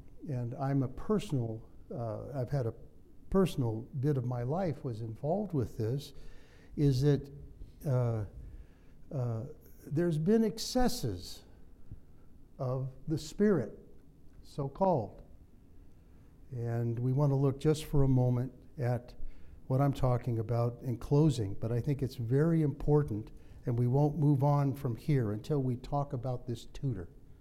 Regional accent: Ireland; I'm Irish, so I don't know Italian.

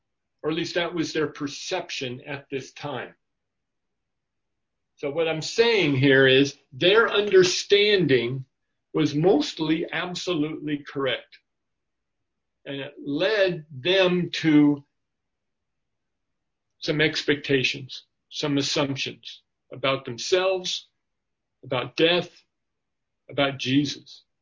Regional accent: United States; But you know, we grew up in America, right? Land of the free, home of the brave.

